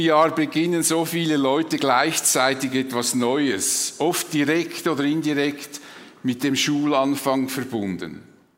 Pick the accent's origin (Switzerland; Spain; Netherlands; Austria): Switzerland; Das ist vielleicht für uns als Schweizer wie eine Selbstverständlichkeit.